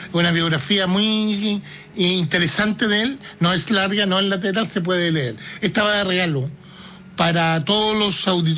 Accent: Chile; necesitamos coordinarnos como chilenos.

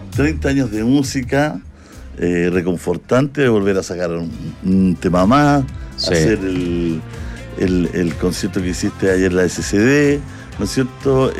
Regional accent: Chile; Una pinta de alemán, pero soy chileno.

